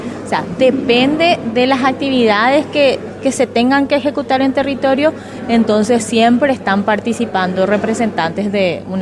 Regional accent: Paraguay; una satisfacción enorme como paraguaya

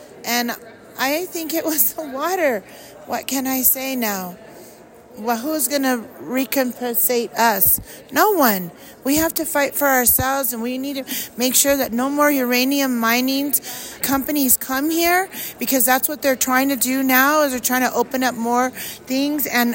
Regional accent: Gallup, New Mexico, United States; I'm from Gallup. I was not born there, but I was raised from a little kid.

